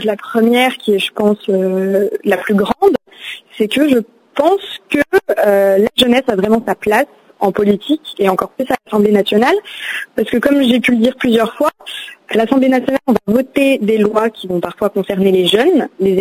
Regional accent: Metz, Grand Est, France; je suis née à Metz et j'ai grandi juste à côté de la circonscription, donc dans laquelle je suis candidate, qui est à moins de 2 km de mon domicile.

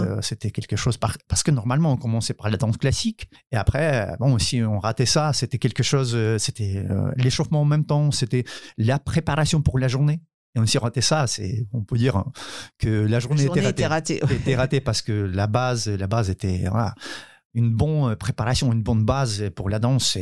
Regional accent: Ukraine; moved away as an adult; l'étranger avec les bons contrats, avec des salaires hein, qui étaient énormément plus grands que chez nous en Ukraine.

